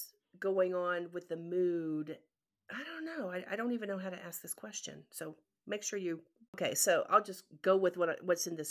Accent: Great Lakes, Canada; I grew up in Canada, but around the Great Lakes, and my family is from Michigan. So I am a Midwesterner by blood.

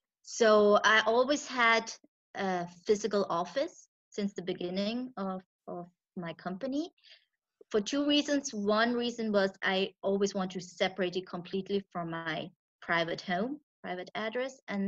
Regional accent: Switzerland; I'm originally Indian, born and raised in Switzerland, but I, since I'm little, fly every year to India. I speak the language Malayalam from Kerala, and I know the culture.

